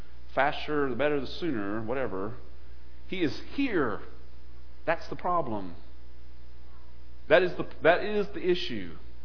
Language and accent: English; Scotland, United Kingdom; I'm Scottish. No one hates me.